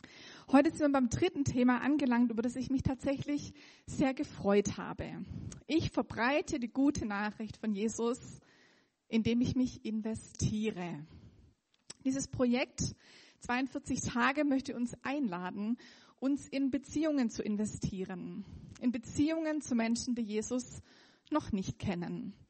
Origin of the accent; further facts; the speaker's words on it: Rot am See, Baden-Württemberg, Germany; ich komme aus Rot am See.